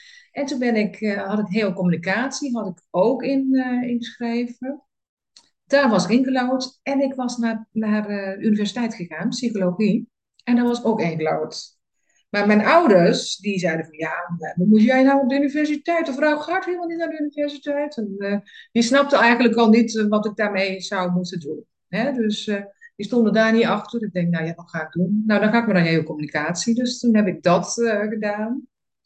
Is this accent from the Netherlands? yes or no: no; South China, China; Maar ik kwam eigenlijk van China uit het zuiden van het land.